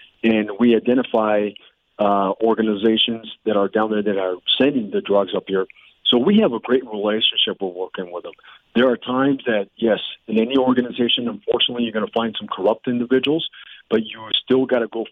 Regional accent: Texas, United States; I'm a big steak lover. I'm from West Texas.

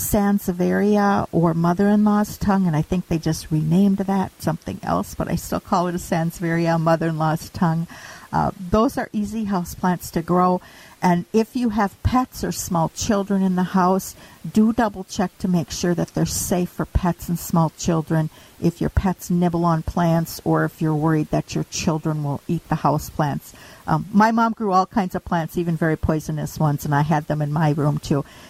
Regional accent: Virginia, United States; Up in Virginia.

